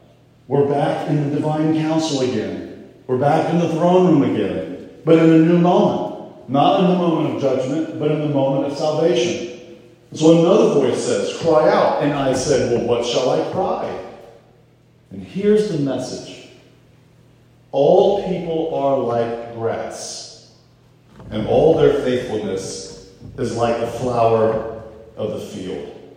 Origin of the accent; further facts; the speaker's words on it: Florida, United States; I grew up in Florida, so we had St. Augustine grass.